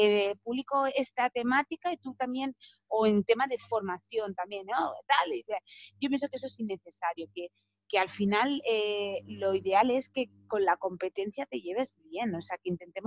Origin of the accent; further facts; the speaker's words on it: Sabadell, Catalonia, Spain; yo soy de Sabadell, ¿no? O sea, trabajamos en Sabadell